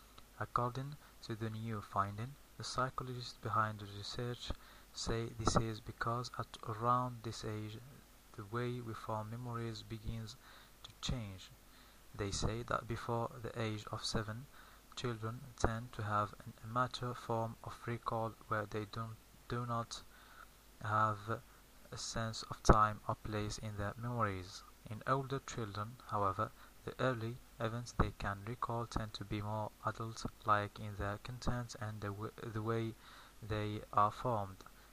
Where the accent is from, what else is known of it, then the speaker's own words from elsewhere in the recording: Algeria; I'm from Algeria and this is my record.